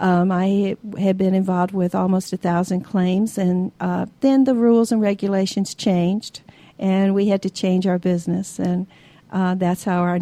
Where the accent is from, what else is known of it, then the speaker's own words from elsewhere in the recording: Tampa, Florida, United States; now in Atlanta, United States; Well, originally I'm from Tampa, Florida, but I've been in Atlanta for 40 years, so this is home.